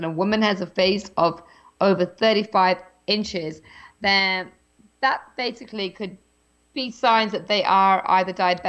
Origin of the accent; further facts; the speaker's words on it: England, United Kingdom; growing up in England, for me it was never a case of like having like, you know, 5 to 7 meals a day